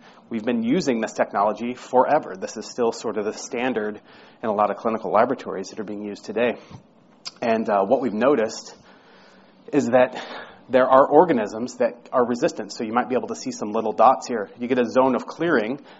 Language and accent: English; St. Louis, Missouri, United States; now in California, United States; I'm actually from St. Louis originally. We moved to California